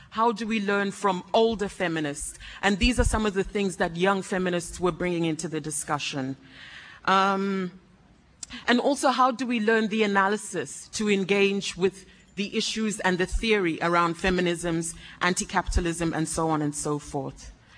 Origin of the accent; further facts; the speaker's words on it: Zimbabwe; I'm from Zimbabwe.